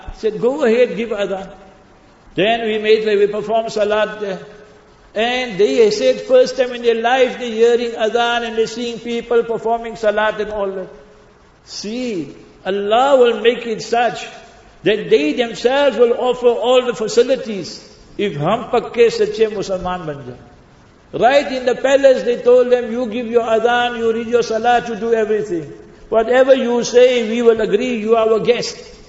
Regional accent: Heidelberg, Gauteng, South Africa; Our Mawlana Suleiman Jada is from my hometown, from Heidelberg.

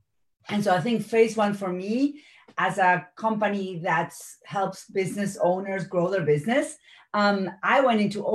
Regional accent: Argentina

